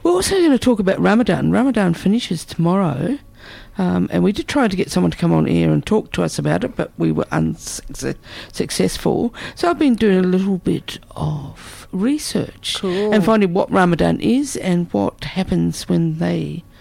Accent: New Zealand; You've also been to my home country, Aotearoa, New Zealand.

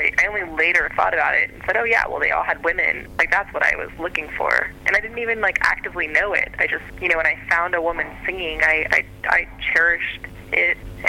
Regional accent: Austin, Texas, United States; I'm from Austin originally.

